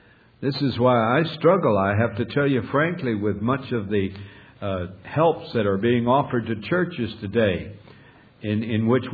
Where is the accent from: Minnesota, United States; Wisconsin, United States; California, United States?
Minnesota, United States; When I was growing up in Minnesota, we didn't have chicken come to us all wrapped nicely in plastic packages and so on.